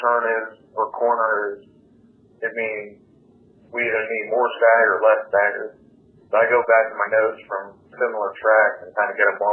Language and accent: English; Hillsborough, New Jersey, United States; now in Concord, United States; Like you said, I'm from Hillsborough, New Jersey, now live in Concord.